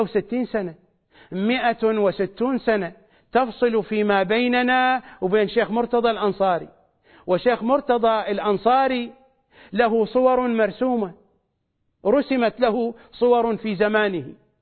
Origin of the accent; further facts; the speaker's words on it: Iraq; مثل ما نقول في لهجتنا الشعبية العراقية يسوقها بتبنها